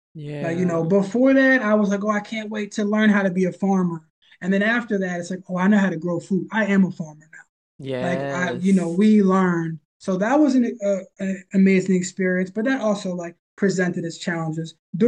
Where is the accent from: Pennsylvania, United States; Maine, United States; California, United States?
Pennsylvania, United States; Philadelphia; I grew up in Philly.